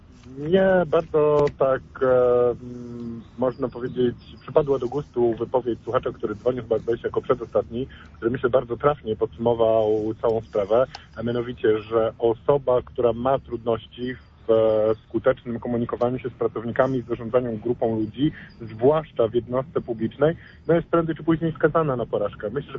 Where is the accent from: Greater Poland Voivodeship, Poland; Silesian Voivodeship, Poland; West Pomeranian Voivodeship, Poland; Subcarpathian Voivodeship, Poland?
Greater Poland Voivodeship, Poland; Poznań